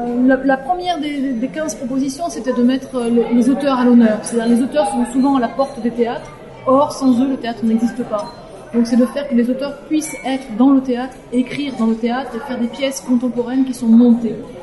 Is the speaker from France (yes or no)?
yes; France; now in Geneva, Switzerland; moi je suis française, donc je peux avoir un regard extérieur, mais je vis aussi sur Genève